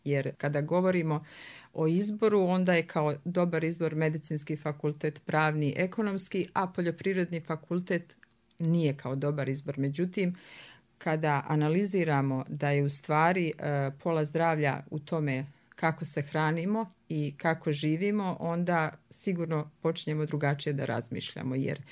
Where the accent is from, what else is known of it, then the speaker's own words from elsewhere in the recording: Mostar, Herzegovina-Neretva Canton, Bosnia & Herzegovina; Ja sam rođena naravno u Mostaru, ali moja porodična kuća i roditelji su u Artješi, to je jedno lijepo malo mjesto, 7-8 km južno od Mostara.